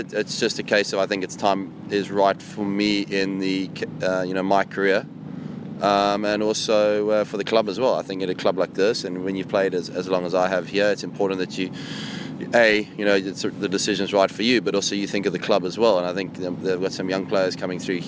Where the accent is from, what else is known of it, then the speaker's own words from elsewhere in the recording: Cape Town, Western Cape, South Africa; growing up in Cape Town